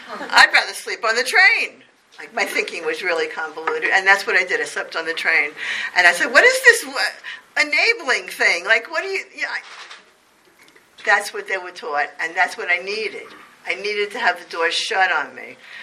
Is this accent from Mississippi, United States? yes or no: no; Brooklyn, New York, United States; I grew up in Brooklyn.